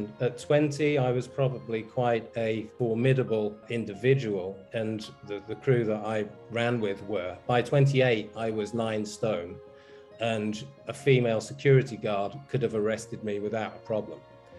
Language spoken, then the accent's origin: English; England, United Kingdom; I was brought up in England in a single parent family. We were Catholic to boot.